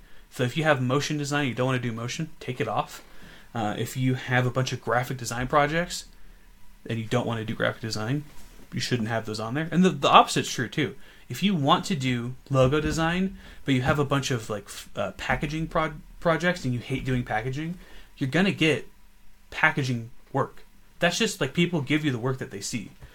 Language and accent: English; Denver, Colorado, United States; And also, I'm from Denver.